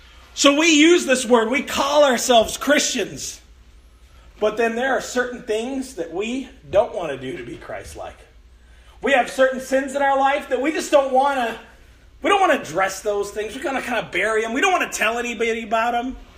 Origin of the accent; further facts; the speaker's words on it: Chicago, Illinois, United States; I grew up in South Chicago, and I like basketball.